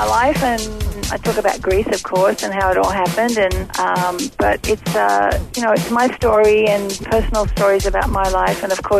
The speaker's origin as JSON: {"language": "English", "country": "Australia", "accent": "Australian", "said": "I'll never lose my Aussie accent. Although it's funny because Australians think I sound American and Americans think I sound Australian."}